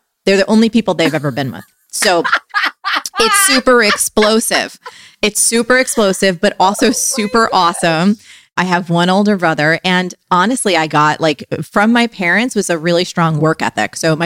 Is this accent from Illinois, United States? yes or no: no; New Jersey, United States; So as a kid, I grew up in New Jersey. We had plastic covered couches because that's what you do when you don't want any stuff spilled on your couch